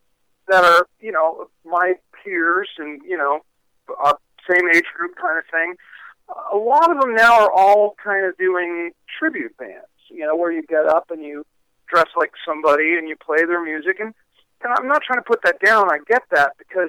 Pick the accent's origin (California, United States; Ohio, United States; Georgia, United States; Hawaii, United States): Hawaii, United States; I grew up in Hawaii and never surfed